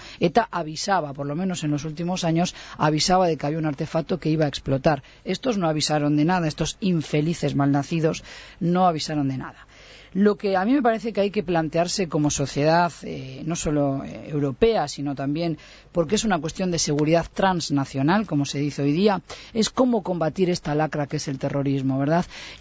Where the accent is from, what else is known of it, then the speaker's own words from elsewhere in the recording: Basque Country, Spain; siendo vasca o del norte, estaba viviendo en Madrid con mi familia